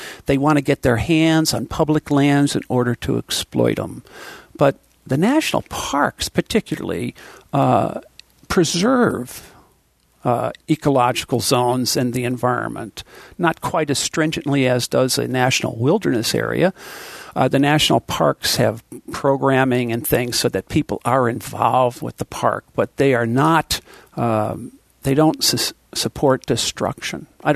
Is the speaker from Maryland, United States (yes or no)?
no; Vermont, United States; I'm from Windham County, where hundreds of families have moved here from the Catskills of New York to buy up farms and second homes.